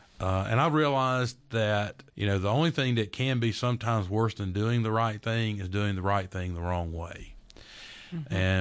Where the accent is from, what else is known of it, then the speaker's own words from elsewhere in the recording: Georgia, United States; Born and raised in Georgia, South Georgia. I've been up in North Georgia now for about 33 years.